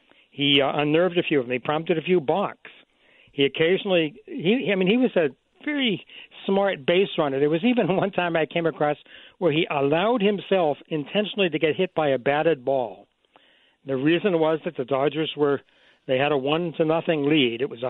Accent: Boston, Massachusetts, United States; I grew up in Boston, and I remain mortified that the Red Sox had the chance to sign him in 1945 and didn't.

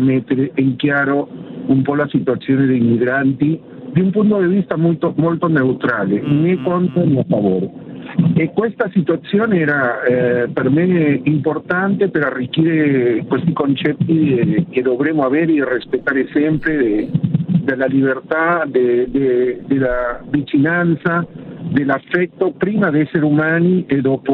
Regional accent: Lima, Peru; Italian is a second language; now in Italy; Io vengo da Lima, Perù.

